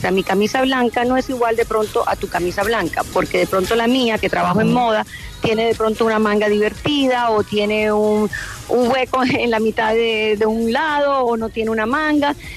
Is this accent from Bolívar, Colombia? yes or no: yes; Cartagena, Bolívar, Colombia; Soy cartagenera y disfruto cada vez que tengo una oportunidad de estar asomadita en mi país